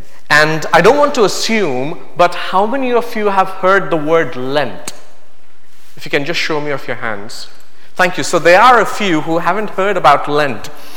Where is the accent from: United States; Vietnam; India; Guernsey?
India; I'm from India